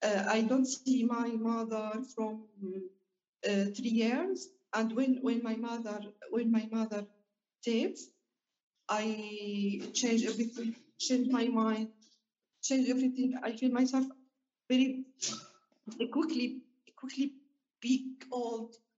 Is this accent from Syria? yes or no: yes; Syria; born or raised there